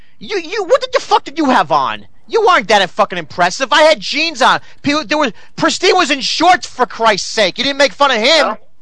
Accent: New Jersey, United States; Listen, I'm from New Jersey.

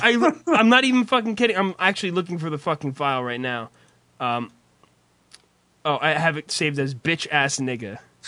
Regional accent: New Jersey, United States; I'm not, you know, anybody who knows, I'm from New Jersey. I've never ever pretended to be from Detroit.

